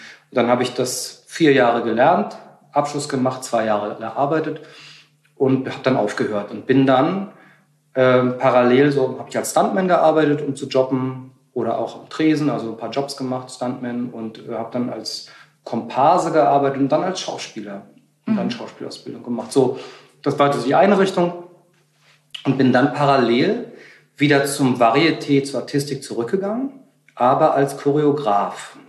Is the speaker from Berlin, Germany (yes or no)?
yes; Berlin, Germany; Wir kommen aus der DDR, wir sind in Ostberlin hier gewohnt, ich bin ja auch groß geworden.